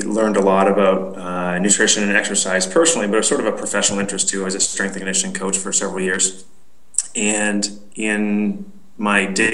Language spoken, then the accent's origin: English; British Columbia, Canada; I grew up in British Columbia doing all kinds of outdoorsy stuff